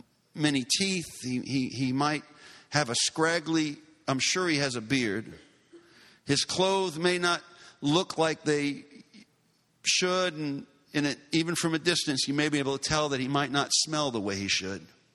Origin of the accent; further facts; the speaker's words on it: Louisiana, United States; And we're from Southeast Louisiana. They fish with nets. They don't fish with poles.